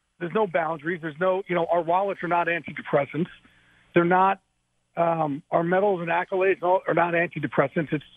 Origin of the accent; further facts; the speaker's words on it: New Jersey, United States; it was tough for me growing up in the Jersey Shore. You get bullied in the Jersey Shore.